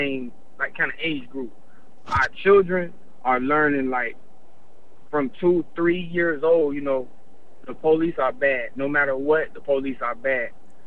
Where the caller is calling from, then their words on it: Florida, United States; I'm calling from the South Florida area.